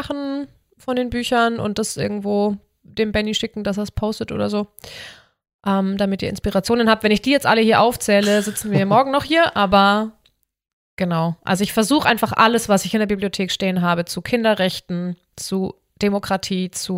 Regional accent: Bavaria, Germany; bei uns in Bayern

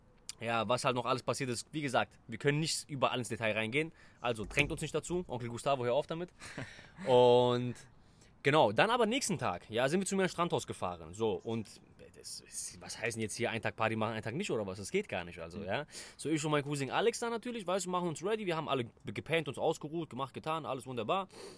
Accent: Greece; ich bin ja Grieche, ne

